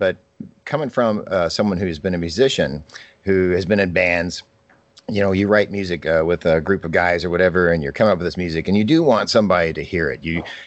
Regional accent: Louisville, Kentucky, United States; I'm from Louisville, Kentucky, and I am drinking a Miller Lite.

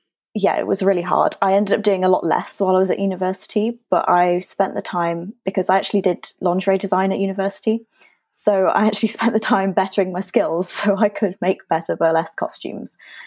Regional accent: North East England, United Kingdom; moved away as an adult; now in London, United Kingdom; Originally, I'm from the Northeast, but I moved to London a few years ago

